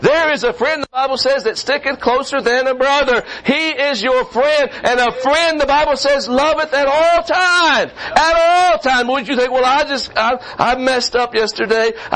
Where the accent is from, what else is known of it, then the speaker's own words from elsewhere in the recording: the South, United States; I call him Grandpa, okay? I'm from the South. I don't say grandfather.